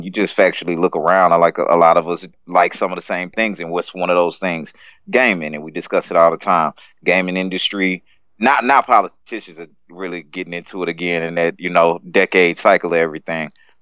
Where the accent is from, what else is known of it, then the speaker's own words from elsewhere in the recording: Louisiana, United States; now in Texas, United States; I'm not from Texas. I live in Texas.